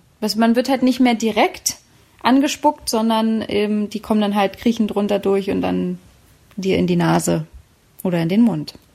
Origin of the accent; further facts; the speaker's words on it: Berlin, Germany; Gibt's noch eine kleine Geschichte, wieder mal aus meiner Heimatstadt Berlin.